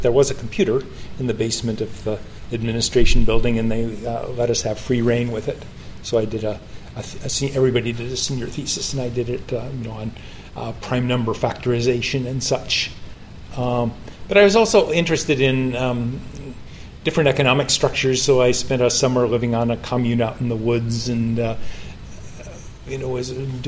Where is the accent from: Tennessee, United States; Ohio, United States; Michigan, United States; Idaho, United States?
Idaho, United States; Moscow; Moscow, Idaho. Named after the one in Russia.